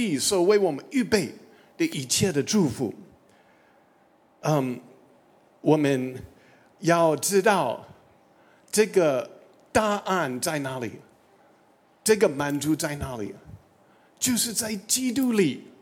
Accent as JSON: {"language": "Chinese", "country": "United States", "lives_now": "Taiwan", "said": "我们美国人觉得华人蛮有智慧"}